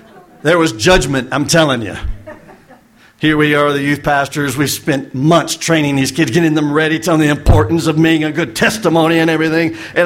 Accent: Florida, United States; So I grew up in the Panhandle, Florida, in Saunaville. We moved up here 2010.

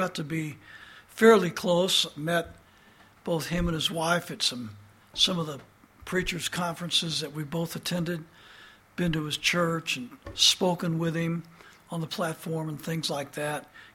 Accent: Indiana, United States; I just happened to be visiting my hometown in Indiana

